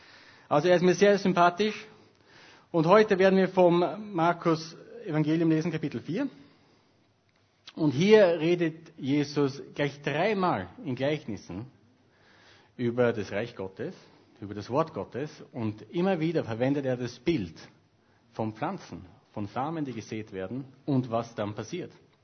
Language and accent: German; Austria; born there; also born or lived in Sweden; Ich bin vor 5 Monaten aus Schweden nach Österreich übersiedelt. Ich bin gebürtiger Österreicher. Es kann sein, dass es sich nicht ganz so anhört. Ich habe mehr als 11 Jahre in Schweden gewohnt. Zurzeit wohnen wir bei meinen Eltern. Ich bin über 30 Jahre.